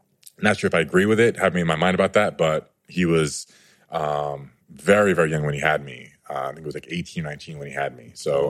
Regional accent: New York City, New York, United States; moved away; they assumed, because I was from New York City, not just the U.S., I was wealthy, right?

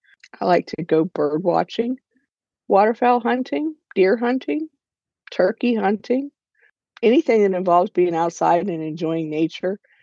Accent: Indianapolis, Indiana, United States; also born or lived in Terre Haute, United States; I was born in Terre Haute. And then when I was about, I think, 8 months old, my parents moved to Indianapolis, and we lived there until I was 7.

